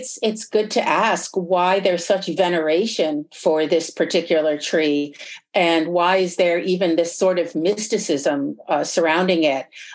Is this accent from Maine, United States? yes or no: no; New York, United States; And I'm from just north of New York City.